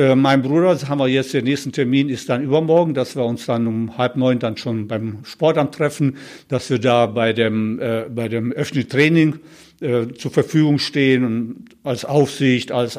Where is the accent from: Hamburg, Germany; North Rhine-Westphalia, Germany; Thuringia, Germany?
North Rhine-Westphalia, Germany; Wuppertal; also born or lived in Slovenia; Ich bin 1955 geboren und seit 1961 hier in Deutschland beziehungsweise in Wuppertal.